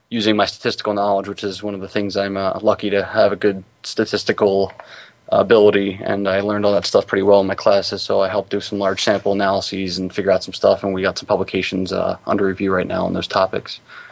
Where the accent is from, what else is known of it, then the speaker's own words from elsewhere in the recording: New Jersey, United States; now in Orlando, United States; I'm originally from New Jersey.